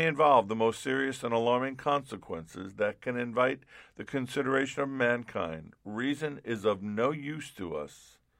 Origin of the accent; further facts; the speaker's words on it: New York, United States; I'm Italian. That's right. I'm an Italian from New York.